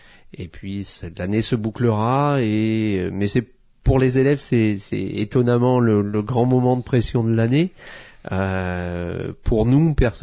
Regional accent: Auvergne-Rhône-Alpes, France; Donc, puisque quand on est auvergnat, c'est quand même aussi... c'est quand même aussi deux points essentiels.

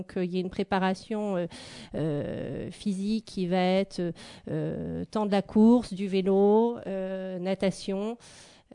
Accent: Centre-Val de Loire, France; alors je suis originaire du Loiret.

